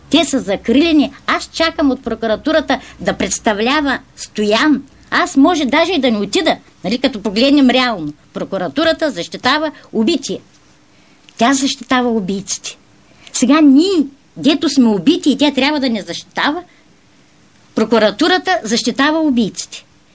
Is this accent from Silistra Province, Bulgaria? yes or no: yes; Silistra, Silistra Province, Bulgaria; Ами ако съм от Силистър, то Сливен не е много близко. Пътувах 5 часа от сутринта.